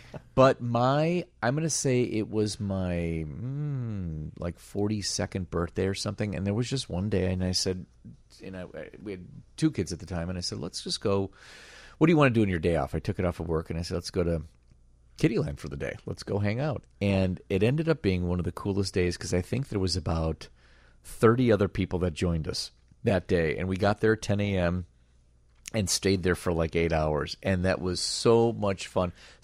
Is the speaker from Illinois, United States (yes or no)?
yes; Schiller Park, Illinois, United States; And I grew up around there. I grew up in Schiller Park, so I remember that it was open. And my mother went there, too.